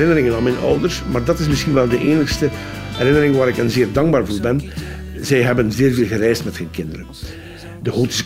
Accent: Adinkerke, West Flanders, Belgium; born there; Ik ben dus geboren in Adinkerke. Had ik dus eigenlijk 1 kilometer meer naar het zuiden geboren geweest, was ik Fransman geweest.

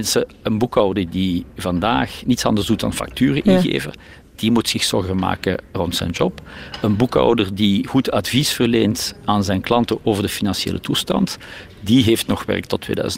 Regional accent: Flanders, Belgium; Hoog tijd om daar ook als Belgen en Vlaming aan de voorhand te zijn

